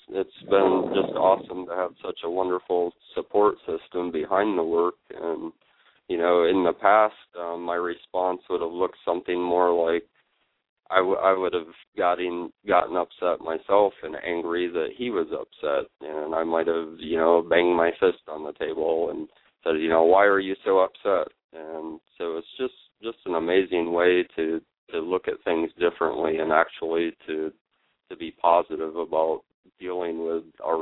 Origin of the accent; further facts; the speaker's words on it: Lansing, Michigan, United States; it's been interesting since I've been back here in my hometown of Lansing